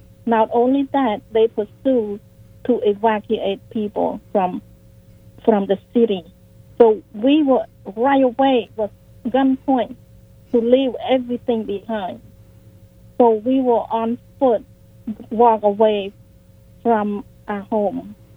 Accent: Cambodia; English is a second language; My life story is I grew up in Cambodia and as a child of a farmer

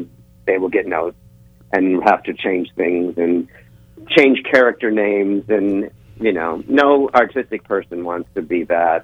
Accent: Michigan, United States; I wrote a play based on me and my best friend growing up in the Detroit suburbs in the 80s.

